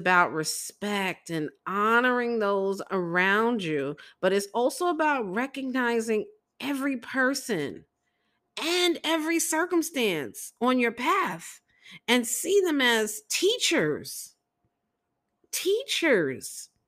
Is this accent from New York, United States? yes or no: yes; Brooklyn, New York, United States; Because I'm from Brooklyn.